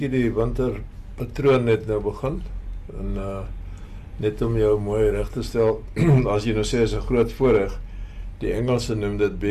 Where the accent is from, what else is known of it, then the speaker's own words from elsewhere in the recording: Paarl, Western Cape, South Africa; Ek het hier in die Parel groot geword